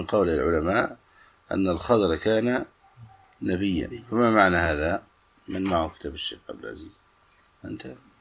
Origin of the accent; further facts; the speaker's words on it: Egypt; حتى الأزهر عندنا في مصر حكم عليهم بالكفر